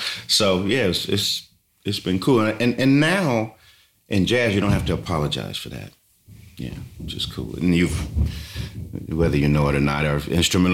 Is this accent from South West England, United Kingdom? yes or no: no; London, United Kingdom; I'm a Londoner.